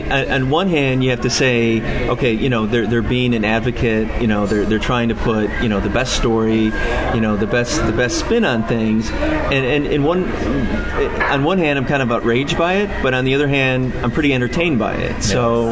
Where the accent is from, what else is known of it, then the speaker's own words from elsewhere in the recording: Chicago, Illinois, United States; just growing up in Chicago in the Midwest